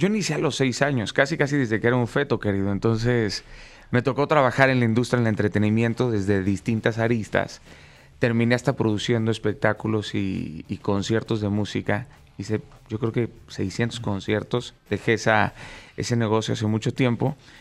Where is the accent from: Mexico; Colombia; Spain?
Mexico; Mazatlán, Sinaloa; yo soy de Mazatlán, Sinaloa